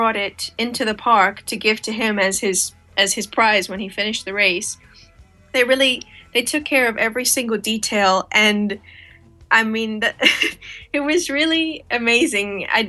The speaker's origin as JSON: {"language": "English", "country": "Ireland", "tie": "born or raised there", "said": "I grew up in Ireland and I have a lot of English friends."}